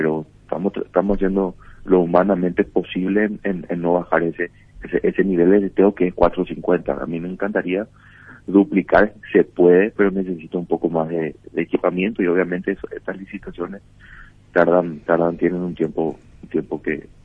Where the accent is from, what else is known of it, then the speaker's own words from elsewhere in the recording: Paraguay; como cualquier paraguayo